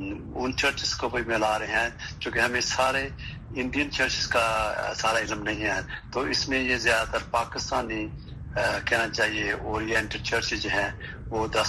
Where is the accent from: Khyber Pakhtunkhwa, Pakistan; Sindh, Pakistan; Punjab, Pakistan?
Punjab, Pakistan; Sialkot; now in Washington, United States; اب وہ پاکستان سے ہی ہیں اور ہم دونوں سیالکوٹ سے ہیں۔